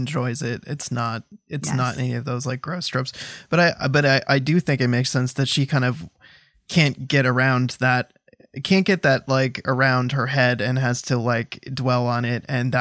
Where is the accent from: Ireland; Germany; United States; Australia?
Ireland; being an Irish person from an Irish Catholic family where someone who's Catholic, I can say Catholics have, or sorry, not currently Catholic, lapsed Catholic, but like, you know, it, being raised Catholic